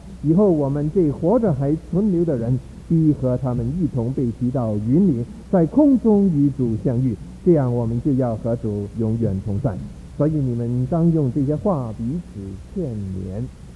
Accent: Beijing, China; 我小的时候在北平长大的，所以我会讲北平话，但是在那个时候我的父母在家里头强逼我们讲广东话，我们是广州人，所以我的广东话是正宗广州话，不是潮州话。

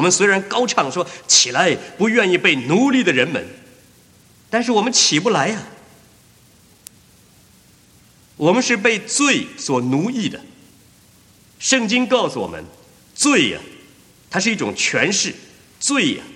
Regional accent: China; 对于说谎呢，咱们中国人呢，那简直是不用提了。我们中国人的本事啊，对于说谎太大了。

